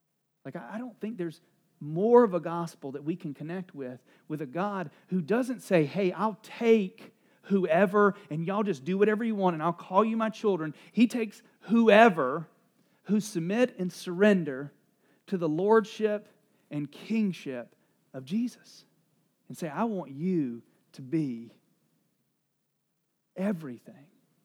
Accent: North Carolina, United States; I am from North Carolina.

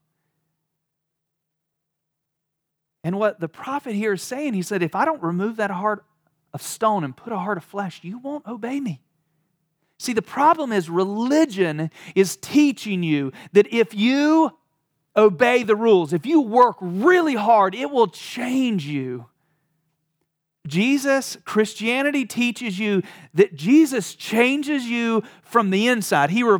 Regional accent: North Carolina, United States; I am from the South, born and raised in North Carolina.

